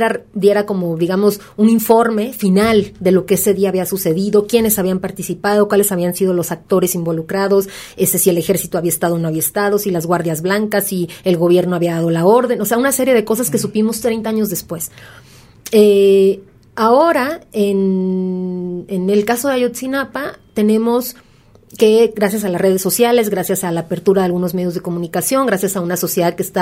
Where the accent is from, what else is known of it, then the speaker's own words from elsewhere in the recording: Mexico; a mí eso es lo que me frustra un poco como ciudadana mexicana